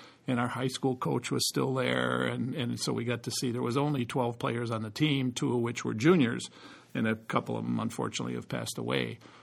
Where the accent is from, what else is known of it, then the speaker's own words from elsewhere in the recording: Mount Prospect, Illinois, United States; I'm from Illinois and played in Mount Prospect, Illinois, and it was an interesting situation.